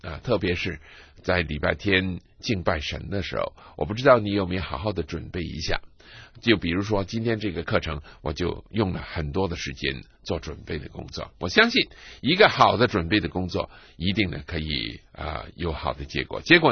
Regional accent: China; 我亲爱的弟兄，我亲爱的姊妹，我是一个中国人，你也是一个中国人。

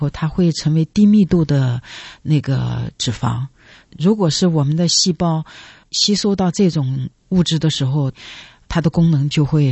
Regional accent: China

